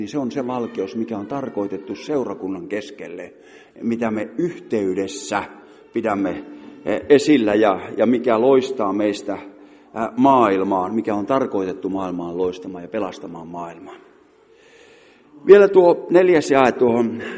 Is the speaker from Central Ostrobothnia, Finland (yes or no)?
yes; Kälviä, Central Ostrobothnia, Finland; Hän oli Kälviältä kotoisin, niin kuin minäkin olen syntyperäinen kälviäläinen.